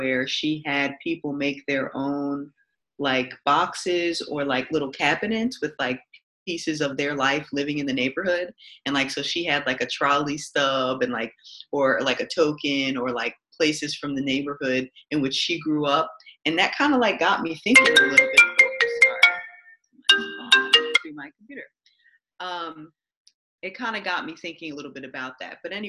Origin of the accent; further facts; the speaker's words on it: Philadelphia, Pennsylvania, United States; I'm from Philadelphia. Also, I forgot to mention that I'm from Philadelphia. I was raised here.